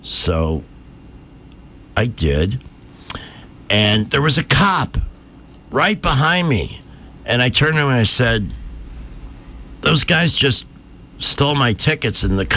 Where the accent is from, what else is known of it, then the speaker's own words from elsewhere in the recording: Chicago, Illinois, United States; I grew up in Chicago. If you worked for the police or the fire department, you had to live within the city limits